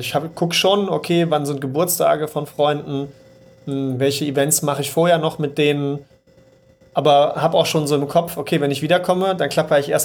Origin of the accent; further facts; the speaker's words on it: eastern Germany, Germany; Ich bin ja Ossi.